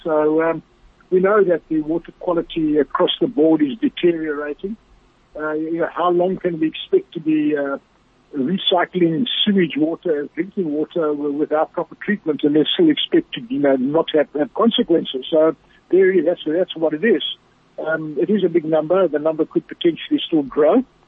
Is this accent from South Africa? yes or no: yes; South Africa; But I think we as South African citizens deserve something better than we have at the moment.